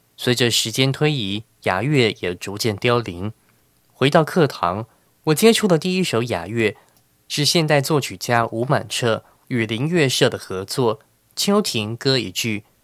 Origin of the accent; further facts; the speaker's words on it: Taiwan; 即使我是土生土长的台湾人，却大老远跑到英国去了解日本。